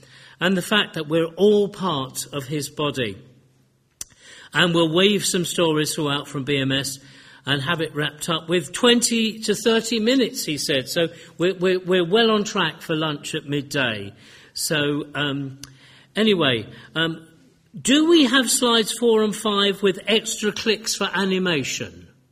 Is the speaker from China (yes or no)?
no; Streatham, London, United Kingdom; not anywhere near as English as I sound because I have English, Welsh, Scots and French grandparents. And I grew up in a number of different cultures in southwest London in the Streatham Hill area.